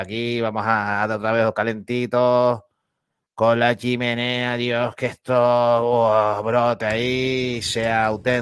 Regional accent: Canary Islands, Spain; Canarios somos, canarios seremos

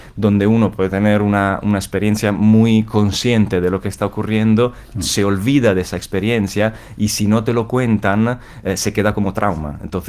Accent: Milan, Lombardy, Italy; Hay una clara conexión con mi ciudad de origen.

